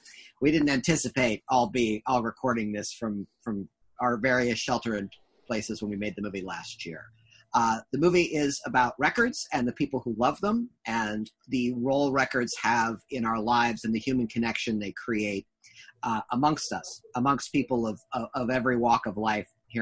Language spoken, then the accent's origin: English; Michigan, United States; I'm from Southeast Michigan. I'll take any excuse to go back to where I came from, particularly in the fall